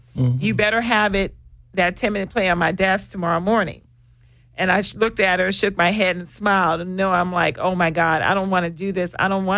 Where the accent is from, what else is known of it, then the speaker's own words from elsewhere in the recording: Los Angeles, California, United States; I grew up in South Central and Watts.